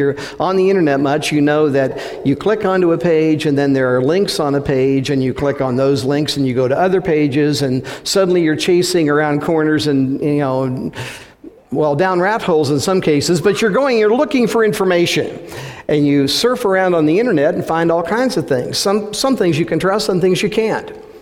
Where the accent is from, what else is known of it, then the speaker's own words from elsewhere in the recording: United States; I thank God that I'm an American. Most of all, I thank God I'm a Christian, but I thank God I'm an American for many reasons.